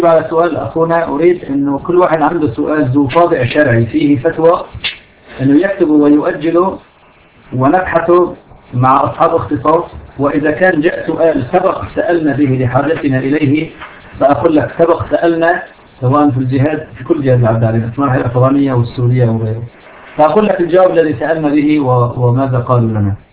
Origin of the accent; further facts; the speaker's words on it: Syria; أضرب لك مثال مرة الأخوة في الشمال عندنا في سوريا افتتحوا قواعد في دمشق